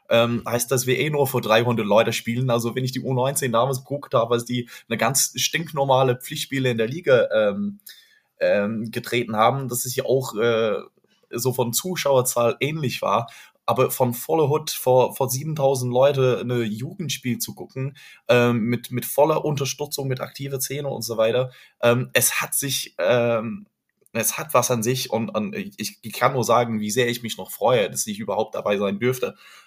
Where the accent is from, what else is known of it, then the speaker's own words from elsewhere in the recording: England, United Kingdom; German is a second language; now in Germany; dass als Ausländer sozusagen, als Engländer, wir nach Deutschland gekommen sind